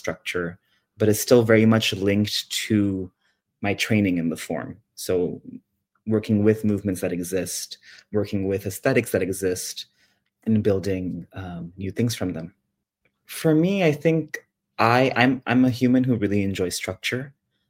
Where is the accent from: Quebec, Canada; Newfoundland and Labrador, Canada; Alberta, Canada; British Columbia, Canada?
Quebec, Canada; Montreal; I'm South Asian, yes. I grew up in Montreal. No one in my family has a practice of this form. And because I'm Bangladeshi